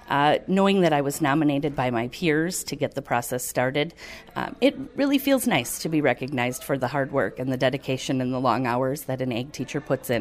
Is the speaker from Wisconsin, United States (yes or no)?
yes; New Richmond, Wisconsin, United States; Sure. I'm from New Richmond, Wisconsin. This is my 16th year teaching.